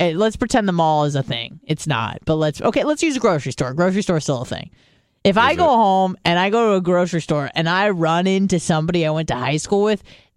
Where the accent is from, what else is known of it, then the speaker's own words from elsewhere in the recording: Clearwater, Florida, United States; I'm from Clearwater.